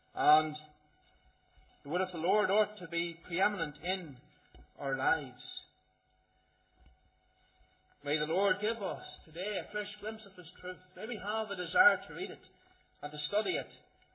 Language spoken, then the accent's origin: English; Northern Ireland, United Kingdom; Like myself, I was originally from Antrim.